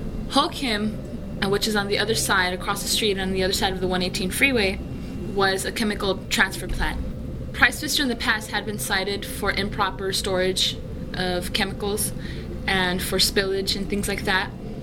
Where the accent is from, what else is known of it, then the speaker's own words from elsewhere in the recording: Pacoima, California, United States; I've been living in Pacoima for 24 years, and I really wasn't aware of all this. Growing up in Pacoima, I went to Pacoima Junior High School also.